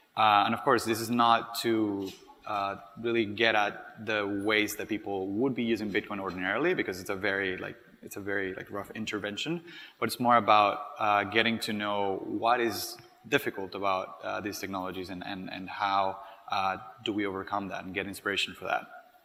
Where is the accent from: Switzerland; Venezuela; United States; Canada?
Venezuela; this year, we focused on my home country, Venezuela.